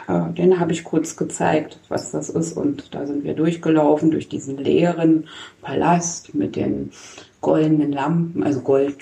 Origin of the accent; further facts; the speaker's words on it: Berlin, Germany; ich bin in Mitte, also genau an der Grenze, Mitte Friedrichshain groß geworden. Ich bin Berlinerin und überzeugte Berlinerin.